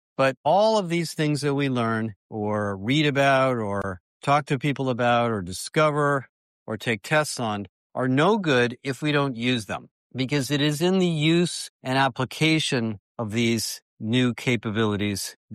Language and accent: English; Berkeley, California, United States; I spent a lot of my time growing up in Berkeley, California, and I spent a lot of time on the Berkeley campus